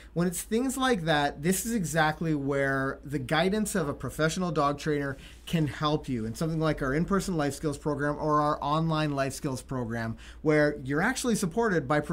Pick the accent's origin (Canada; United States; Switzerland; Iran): Canada; Also, we're Canadian, and yeah. It gets cold here.